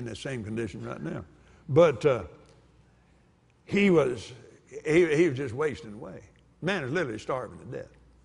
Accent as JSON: {"language": "English", "region": "Texas", "country": "United States", "said": "Well, I come from South Texas, you know, or West Texas."}